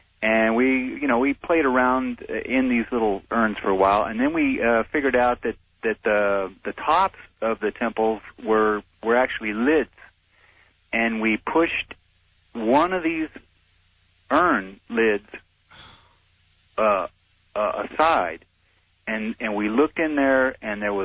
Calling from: El Paso, Texas, United States; in El Paso.

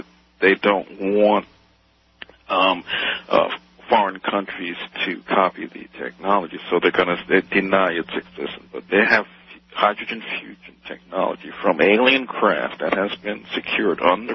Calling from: Brooklyn, New York, United States; I'm calling from Brooklyn, New York.

